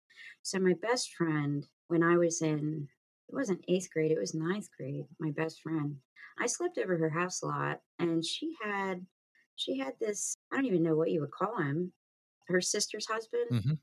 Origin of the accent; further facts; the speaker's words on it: Pennsylvania, United States; So I go for a walk in my hometown, not realizing that violence can happen to you literally anywhere.